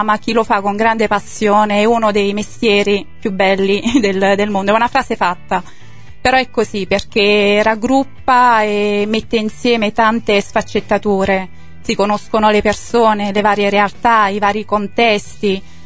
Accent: Roscigno, Campania, Italy; proprio perché io sono di Roscigno

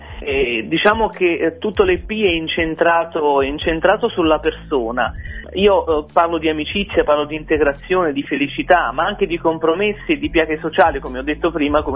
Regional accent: Vatolla, Campania, Italy; poi ad aprile sarò nel Cilento, ad Agropoli, al mio paese, che io

